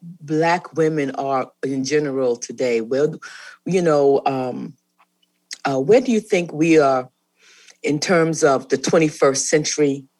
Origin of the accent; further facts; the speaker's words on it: Lincolnville, South Carolina, United States; also born or lived in New York; You know, I'm from Lincolnville, South Carolina, but for those 30 years, I was truly a New Yorker.